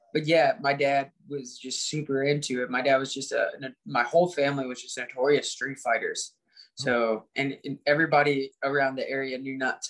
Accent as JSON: {"language": "English", "region": "Indiana", "country": "United States", "said": "I come from Indiana, to where people are just, I don't know."}